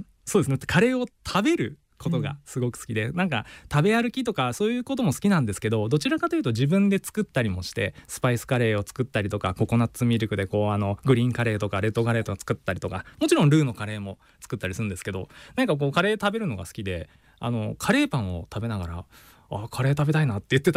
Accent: Hokkaido, Japan; 日本に戻ってきて、で北海道に、うん、大半はもう北海道で過ごして、で青春時代はもう北海道で過ごしたので、もう8割方どさんこと言っても過言ではないという感じですかね。

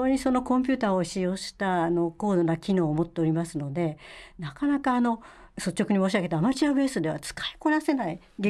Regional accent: Bunkyo, Tokyo, Japan; born there; now in Setagaya, Japan; 私生まれは文京区の本郷なんですけれども、出入りはありましたが

